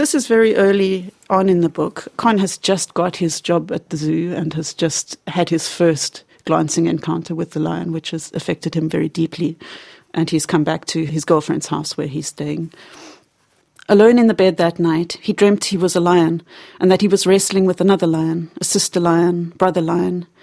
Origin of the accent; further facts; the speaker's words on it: Cape Town, Western Cape, South Africa; Cape Town, which is my hometown in South Africa.